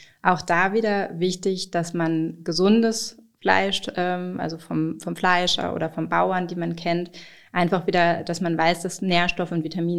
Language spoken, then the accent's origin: German; Bremen, Germany; born there; also born or lived in Karlsruhe / Heidelberg; now in Berlin, Germany; Ich bin zwar in Bremen geboren, aber ich bin nach Karlsruhe schon damals gezogen und dann nach Heidelberg. Also ich war lange im Süden von Deutschland und bin dann vor 7 Jahren nach Berlin gekommen